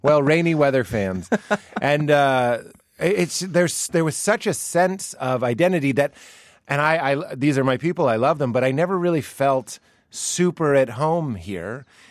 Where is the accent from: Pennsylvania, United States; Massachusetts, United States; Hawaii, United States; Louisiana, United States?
Massachusetts, United States; Boston; You know, growing up in Boston, I think it's a funny place.